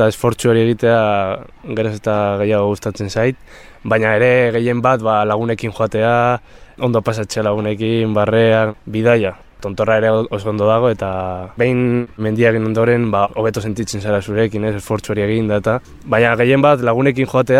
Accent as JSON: {"language": "Basque", "town": "Vitoria-Gasteiz", "region": "Basque Country", "country": "Spain", "tie": "born there", "said": "20 urte ditut, Gasteizen jaio naiz"}